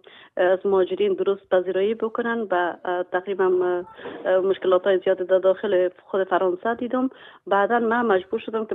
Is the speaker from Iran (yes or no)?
no; Afghanistan; moved away; هر دوی ما دو خانومی که از افغانستان آمدیم دوچار تکلیف روانی هستیم و بودیم هم در افغانستان